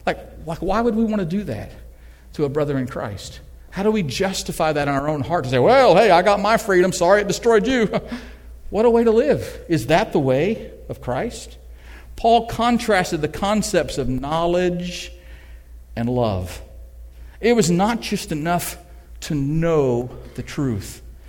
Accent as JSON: {"language": "English", "region": "Illinois", "country": "United States", "tie": "born or raised there", "said": "What do they do with all the ones in the Midwest? I grew up in Illinois."}